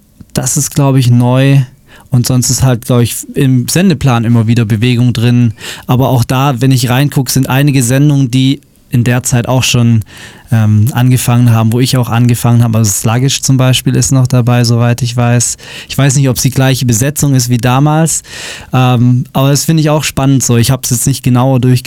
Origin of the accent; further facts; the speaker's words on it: Schwäbisch Hall, Baden-Württemberg, Germany; ich bin in Schwäbisch Hall groß geworden. Also ich habe hier 19 Jahre gelebt, bin hier zur Schule gegangen und meine Mutter wohnt noch in Schwäbisch Hall.